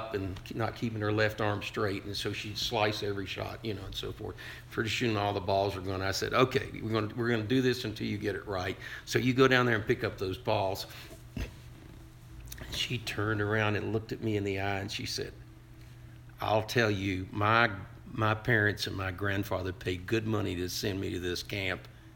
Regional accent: Bristol, United States; also born or lived in Atlanta; And I was born in Emory Hospital in Atlanta, at the Emory University Hospital in Atlanta, and on July 26, 1941. And we lived there until I turned, until 1946, and then we moved to Bristol

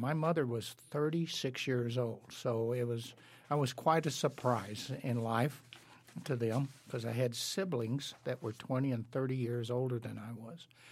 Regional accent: Artesia, New Mexico, United States; Well, I was born and raised in Artesia, New Mexico, which is in the southeastern part of New Mexico, little town. At that time, it was probably about 5,000 people.

